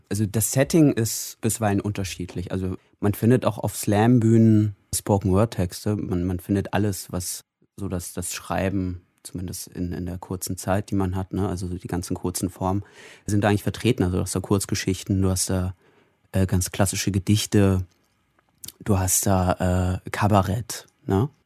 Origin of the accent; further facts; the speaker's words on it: Berlin, Germany; Ich komme aus Berlin, das ist richtig